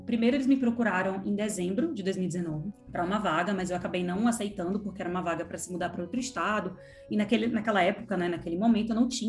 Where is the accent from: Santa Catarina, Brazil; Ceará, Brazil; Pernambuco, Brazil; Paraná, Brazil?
Pernambuco, Brazil; moved away as an adult; now in São Paulo, Brazil; eu sou pernambucana, mas filha de pais baianos, e vim para São Paulo para estudar jornalismo